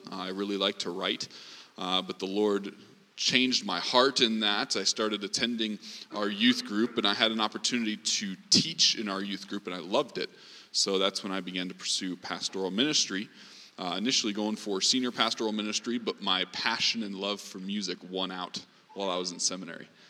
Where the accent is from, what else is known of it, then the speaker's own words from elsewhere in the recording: Midwest, United States; Yeah, born and raised in the Midwest, youngest of six, and born into a Christian home.